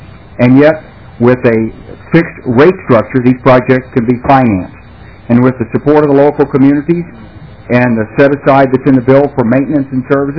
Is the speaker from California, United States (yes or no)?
no; Little Rock, Arkansas, United States; I'm from Little Rock, Arkansas, and I'm happy to be up here in Minnesota.